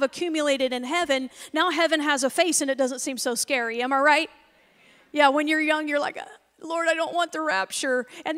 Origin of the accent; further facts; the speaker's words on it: California, United States; I'm from California.